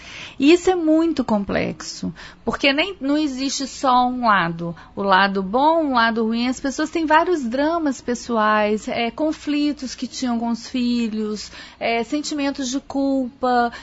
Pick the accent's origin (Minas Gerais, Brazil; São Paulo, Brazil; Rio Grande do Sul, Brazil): Minas Gerais, Brazil; porque eu sou de Minas, é muito longe mesmo para mim.